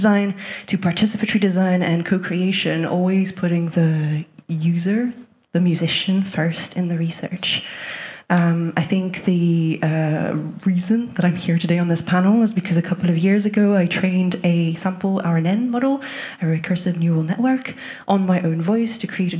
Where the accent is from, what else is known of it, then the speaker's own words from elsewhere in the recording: France; English is a second language; Originally, I'm from France, so if you hear that in my accent, that's why.